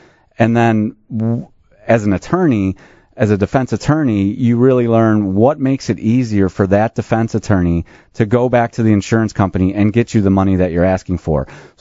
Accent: Prospect Heights, Illinois, United States; also born or lived in Chicago; now in Wheeling, United States; I was born in the city, but I'm a suburban boy. I grew up in Prospect Heights. We moved out of the city from the north side in 1988 or so. I grew up in Prospect Heights, went to high school in Arlington Heights, and now live in Wheeling.

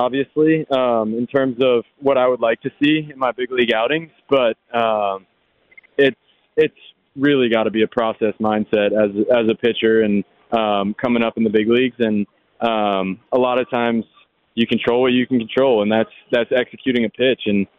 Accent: New Jersey, United States; Mostly growing up in the New Jersey area and my dad playing for the Yankees, that's a dream of mine.

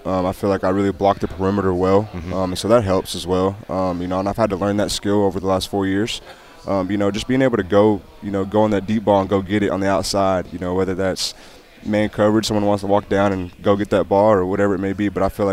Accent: Spearman, Texas, United States; Spearman, Texas.

